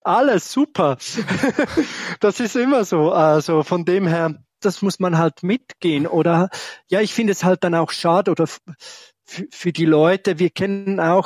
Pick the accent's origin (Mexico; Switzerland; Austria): Switzerland; wir als Schweizer, wo gerne Käse essen.